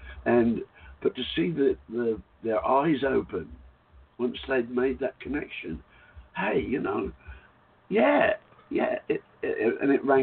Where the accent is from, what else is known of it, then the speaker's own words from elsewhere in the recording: Australia; And a lot of people find me confrontational, but I am Australian and I am blunt and I stand in my truth.